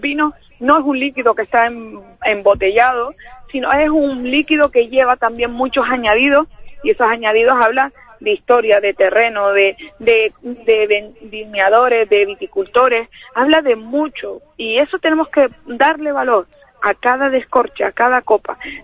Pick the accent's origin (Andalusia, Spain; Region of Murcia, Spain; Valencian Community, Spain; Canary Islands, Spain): Canary Islands, Spain; yo siempre digo que no somos canarios en el mes de mayo, que somos canarios cada uno de los días